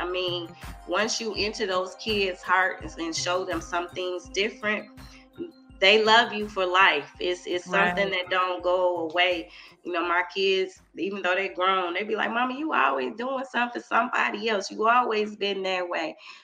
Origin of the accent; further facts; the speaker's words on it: Detroit, Michigan, United States; But for the majority of my life, I was born and raised in Detroit, and it's not easy growing up in Detroit, and you know.